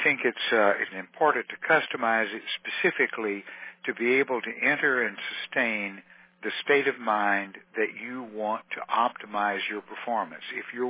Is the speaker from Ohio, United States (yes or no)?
no; Texas, United States; accent: Texan; first language Texan; English is my second language. Texan is my first, as you might have guessed.